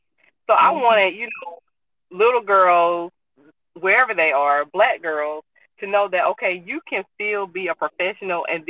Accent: Alabama, United States; I am from Alabama.

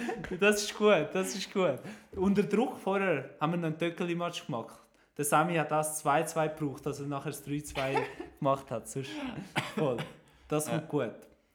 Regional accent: Switzerland; Und nachher bin ich in die Schweiz gekommen und zum die Ausbildung machen, weil ich bin ja auch Schweizer und also ist nicht so ein Problem gewesen, auch die Sprache und so habe ich können.

